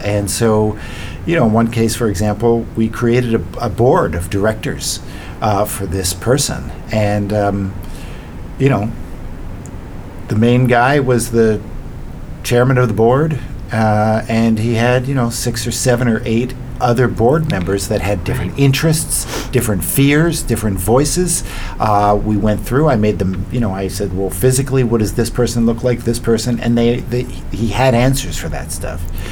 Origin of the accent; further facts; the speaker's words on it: Philadelphia, Pennsylvania, United States; accent: Philadelphia; I don't have my awful Philadelphia accent. I've expunged it.